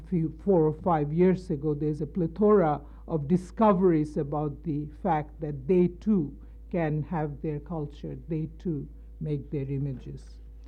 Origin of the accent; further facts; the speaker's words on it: India; Now, I come from India, where in Indian villages, where total non-knowledge exists about Nazism